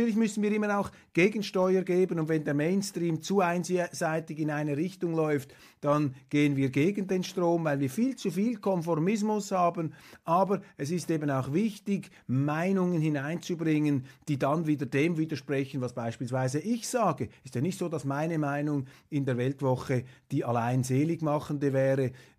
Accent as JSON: {"language": "German", "country": "Switzerland", "said": "Und für mich hochinteressant als Schweizer"}